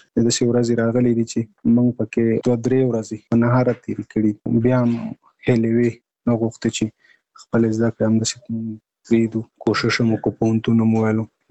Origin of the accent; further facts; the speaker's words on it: Nangarhar, Afghanistan; now in Kabul, Afghanistan; زموږ کور په ننګرهار کې دی، زه په کابل کې یم